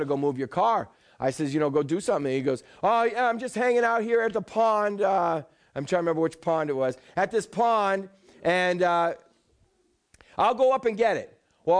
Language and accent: English; Boston, Massachusetts, United States; I said, Chad, get in the car. I'm a Bostonian.